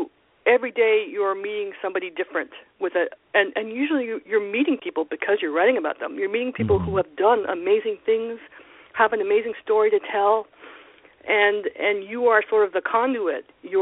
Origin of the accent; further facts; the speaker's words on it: Toronto, Ontario, Canada; I'm Canadian. I was born in Toronto, grew up in Toronto, and I studied journalism there. I got a BA in English there in Toronto and studied journalism and became a news reporter.